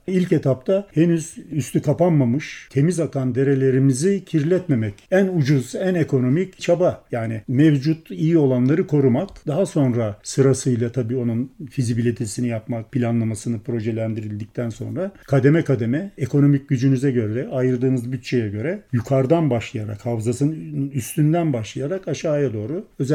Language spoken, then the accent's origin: Turkish; Ankara, Turkey; bir suyla ilgilenen bir Ankaralı olarak